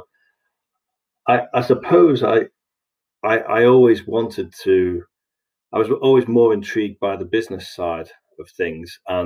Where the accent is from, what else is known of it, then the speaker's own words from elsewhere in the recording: Liverpool, North West England, United Kingdom; I grew up originally in Liverpool